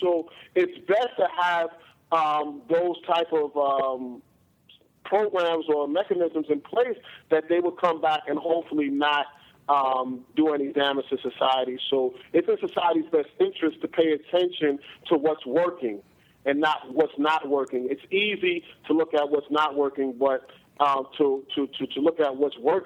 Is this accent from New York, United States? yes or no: yes; New York City, New York, United States; Yeah, I'm from New York.